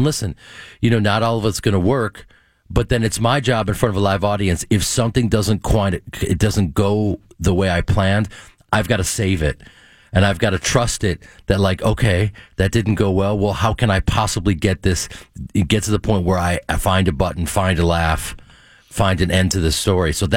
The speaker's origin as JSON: {"language": "English", "town": "Chicago", "region": "Illinois", "country": "United States", "tie": "born or raised there", "said": "growing up in Chicago, the brass ring for us was working on stage."}